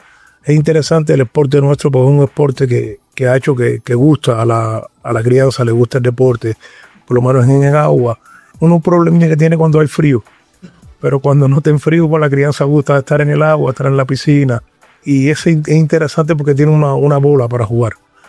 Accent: Cuba; Portuguese is a second language; now in Brazil; Bárbaro e eu, que somos cubanos e jogamos na seleção cubana muito tempo

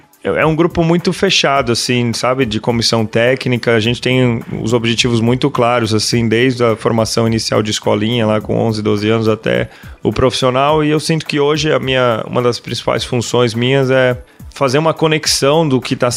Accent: Santa Catarina, Brazil; Então, eu sou de Santa Catarina, passei... fiz essa transição, né?

